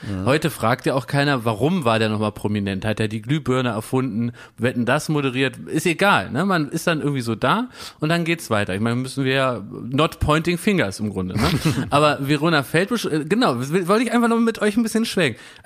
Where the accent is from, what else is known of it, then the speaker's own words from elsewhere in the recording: Berlin, Germany; Das eine war für mich als Berliner TV Berlin